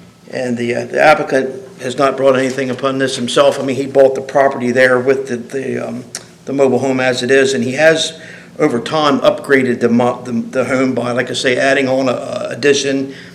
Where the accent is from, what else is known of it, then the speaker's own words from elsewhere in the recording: Greenwood, Delaware, United States; I'm from Greenwood, Delaware.